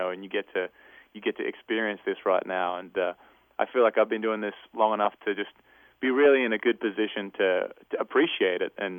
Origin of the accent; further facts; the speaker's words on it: Australia; moved away as an adult; now in Nashville, United States; like 4 years ago deciding to leave my life in Australia behind and my family and all my friends and my hometown and all that to come across the other side of the world and try to make music here in Nashville